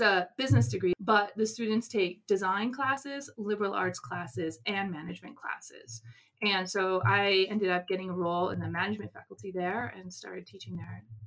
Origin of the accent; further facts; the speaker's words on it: Michigan, United States; I'm from the Upper Peninsula, and design was never sort of a subject that anybody studied or thought about.